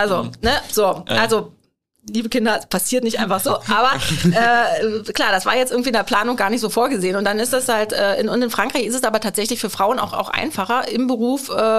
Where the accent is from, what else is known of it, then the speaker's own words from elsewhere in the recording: Northern Germany, Germany; Und mein Mann kommt aus Süddeutschland, ich komme aus dem Norden.